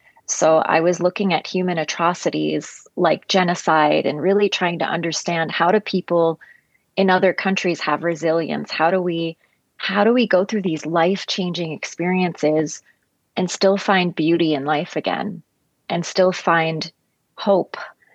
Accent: New York City, New York, United States; And I'm from New York City. And we had a very, as you may know, very large trauma there with a lot of loss.

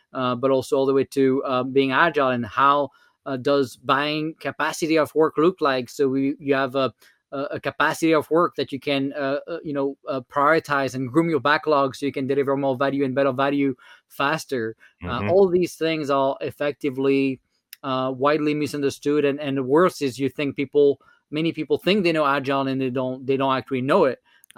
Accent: France; accent: French; English is a second language; I mean, I can tell you with my French accent, when I talk to Siri and Alexa, now they can understand me.

